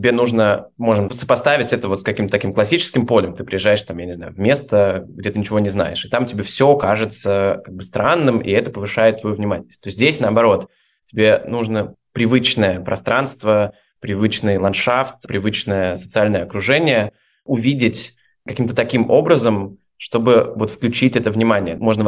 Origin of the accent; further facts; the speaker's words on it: Saint Petersburg, Russia; то, где ты вырос, да, среда, которая окружает тебя ежедневно, ну там, не знаю, в моем случае с детства, как мне нужно прийти в Петропавловскую крепость